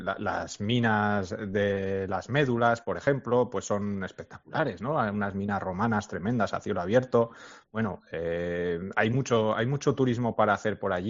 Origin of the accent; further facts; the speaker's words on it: Navarre, Spain; para los que somos de Navarra y bueno, pues nos gusta un poquito pues la naturaleza